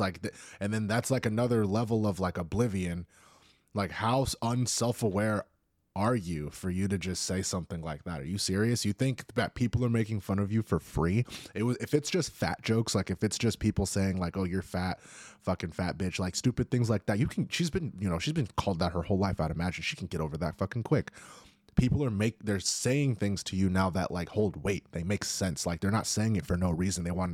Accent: California, United States; I'm born and raised in California.

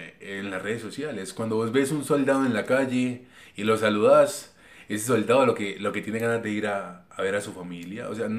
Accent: Floridablanca, Santander, Colombia; Yo soy de Floridablanca, Santander.

